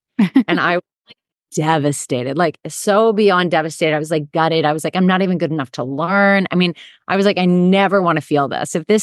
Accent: New York, United States; So first of all, I'm from Long Island. I grew up in a really blue collar little town where nobody made movies.

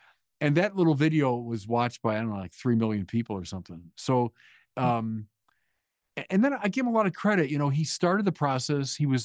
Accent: Chicago, Illinois, United States; I'm from Chicago originally. So coming here was, you know, like coming home. I was back to the Midwest.

